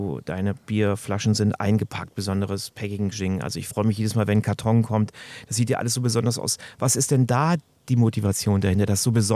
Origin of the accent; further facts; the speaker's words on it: Cologne, North Rhine-Westphalia, Germany; also für mich als Kölner?